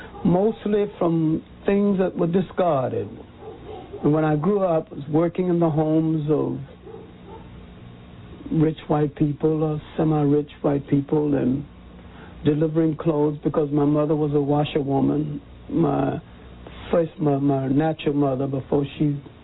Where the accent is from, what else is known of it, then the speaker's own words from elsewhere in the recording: Columbus, Georgia, United States; also born or lived in Union Springs, Alabama; 1915. And I grew up in a mill town called Columbus, Georgia, near Fort Benning, the big army post.